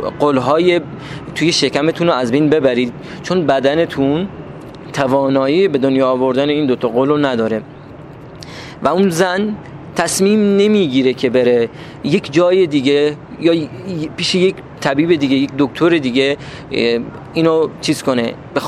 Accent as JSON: {"language": "Persian", "town": "Bandar Abbas", "region": "Hormozgan", "country": "Iran", "said": "کلن تهران بندری ها رو دوست دارن، ما هم از بندر عباس اومدیم، ما هم تهرانی ها رو دوست داریم."}